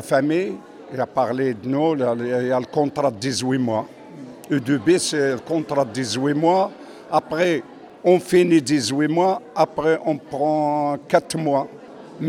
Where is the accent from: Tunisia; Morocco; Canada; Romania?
Morocco; now in France; Mais les gens qui sont passés à Casa, il y en a qui viennent par avion et nous, on est venu en France par bateau.